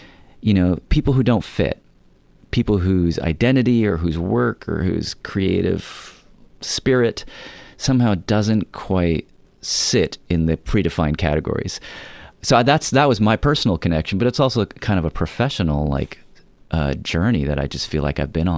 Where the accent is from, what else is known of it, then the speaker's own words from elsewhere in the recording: Nashville, Tennessee, United States; So I grew up in Nashville, Tennessee, and Nashville is